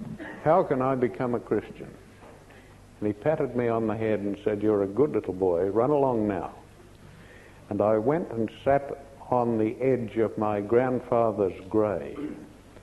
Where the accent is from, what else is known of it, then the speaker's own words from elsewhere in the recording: Australia; I said, I'm not a European. I said, I'm Australian, and that's very different.